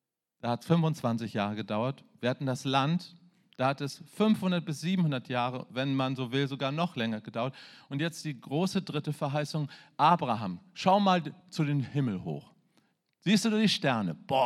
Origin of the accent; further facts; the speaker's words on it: Germany; Hey, ich bin Mann, ich bin Deutscher, ich habe schwäbische Wurzeln.